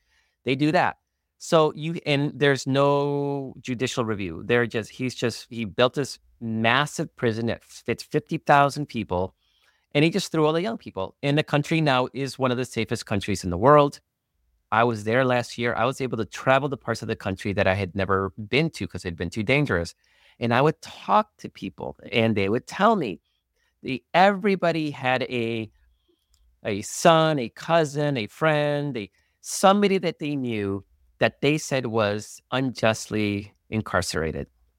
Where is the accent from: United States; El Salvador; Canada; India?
El Salvador; about my home country, El Salvador. So I'm Salvadoran.